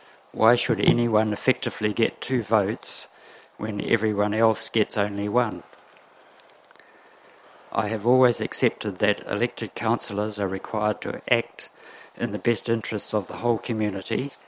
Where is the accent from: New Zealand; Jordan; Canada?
New Zealand; South Island; now in Rotorua, New Zealand; I came to Rotorua from the South Island via Tokoroa in the 1960s and lived at Rotuiti from 1971 for 35 years.